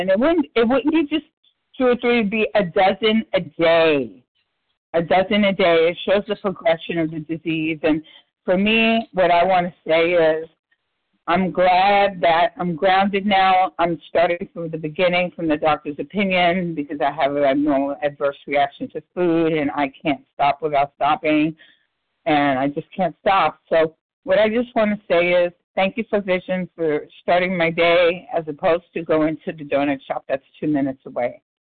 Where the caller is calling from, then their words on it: Austin, Texas, United States; Austin, Texas.